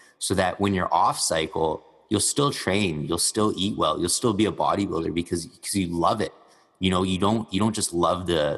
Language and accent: English; Canada; I'm a Canadian, so I'm very, very polite, politically correct. I'm conservative like you. I go to church every Sunday.